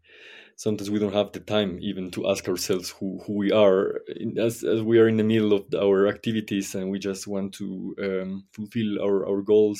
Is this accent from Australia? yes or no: no; La Paz, Bolivia; At the moment, I'm in my native city, La Paz, Bolivia.